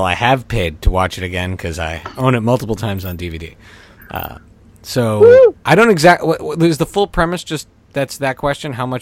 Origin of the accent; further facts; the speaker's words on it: Canada; I grew up in Canada